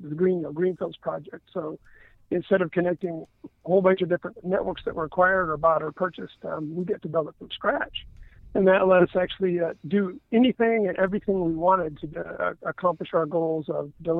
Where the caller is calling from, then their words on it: Florida, United States; You know, I'm actually calling from Florida.